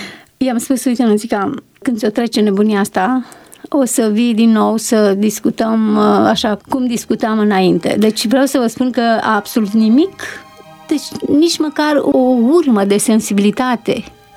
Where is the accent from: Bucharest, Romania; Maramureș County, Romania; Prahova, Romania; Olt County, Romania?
Prahova, Romania; Puchenii Moșneni; born there; Am 59 de ani și m-am născut într-un sat aici, lângă, între Ploiești și București, Puchenii Moșneni se numește.